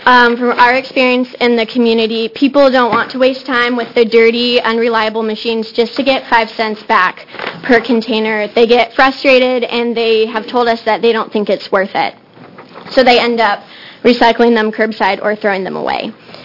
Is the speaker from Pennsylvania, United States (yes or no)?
no; Hood River, Oregon, United States; this is Alex Melton. We're both from Hood River and members of the Hood River Valley Leos Club